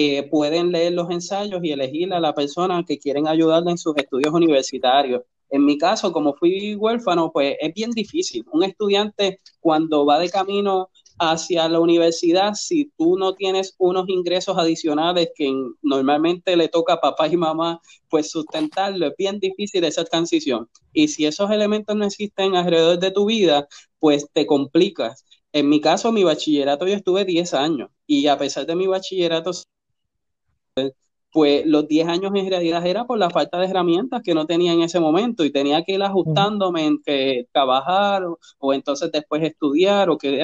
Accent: Gurabo, Puerto Rico; Yo soy producto de Residencial Público Luis del Carmen Echevarría de Gurabo. Soy huérfano desde los 14 años

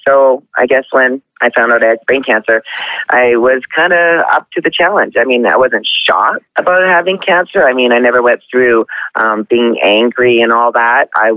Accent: Canada; I'm Canadian. I live in Lethbridge, Alberta.

